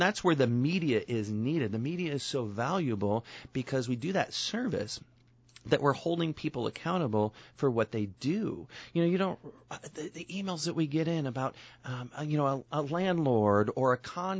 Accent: Rockford, Illinois, United States; So, you know, and I grew up in Rockford, and I knew my way around. I didn't need a map.

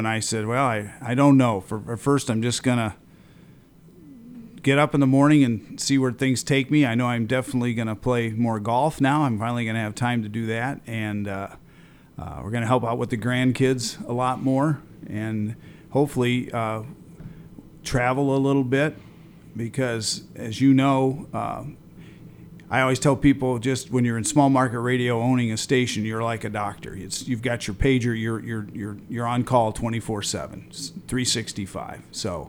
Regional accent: Henry, Illinois, United States; I grew up in Henry, Illinois.

